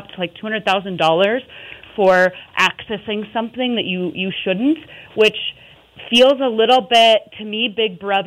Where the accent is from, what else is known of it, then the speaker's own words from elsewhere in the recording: Billings, Montana, United States; I was born and raised in Billings and, you know, graduated from high school and did everything I could to not be in Billings